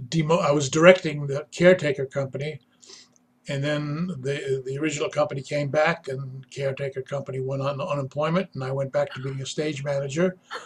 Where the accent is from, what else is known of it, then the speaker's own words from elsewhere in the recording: Manhattan, New York, United States; I was born and raised in Manhattan. I took public transit to school every day for 6 years.